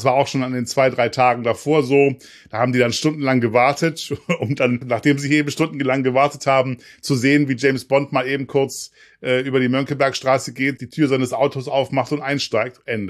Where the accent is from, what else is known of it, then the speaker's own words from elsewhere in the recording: Hamburg, Germany; sage ich jetzt mal als Hamburger so.